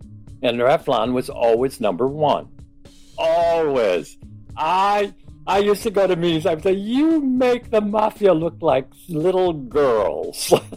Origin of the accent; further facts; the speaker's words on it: Michigan, United States; born there; I was born in Michigan in January 14th, 1930, which makes me 91 years old, very recently.